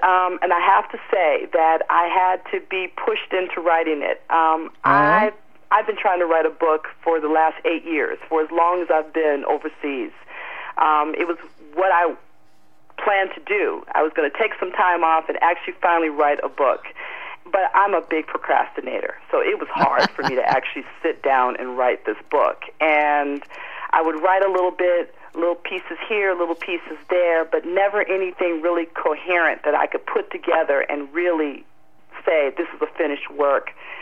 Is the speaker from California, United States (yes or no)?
no; Chicago, Illinois, United States; moved away as an adult; also born or lived in France; now in Lausanne, Switzerland; I'm from Chicago, but my husband is French. We spent some time in France. for 5 years, and now we actually live in Lausanne, Switzerland, so just near Geneva.